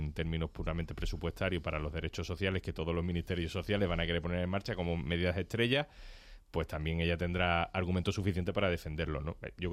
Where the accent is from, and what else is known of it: Andalusia, Spain; accent: Andalusian